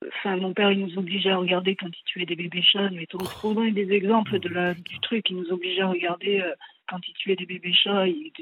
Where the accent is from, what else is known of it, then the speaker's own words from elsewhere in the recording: Libourne, Nouvelle-Aquitaine, France; Enfin, je suis pas de Bordeaux, je suis côté, on va dire, Libourne.